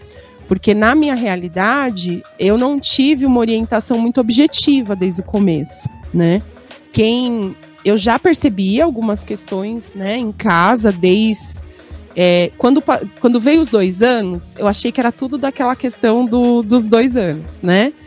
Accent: São Paulo, Brazil; Eu sou originalmente de Parada de Taipas, que fica na região noroeste de São Paulo.

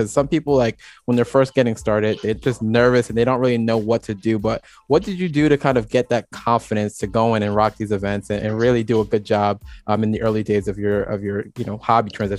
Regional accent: New Jersey, United States; I'm also from Jersey and I'm in a fraternity.

